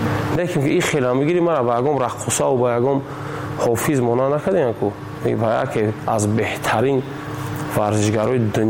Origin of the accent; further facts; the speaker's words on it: Tajikistan; من تاجیکم، … من در همه جا گفتم که … من تاجیکم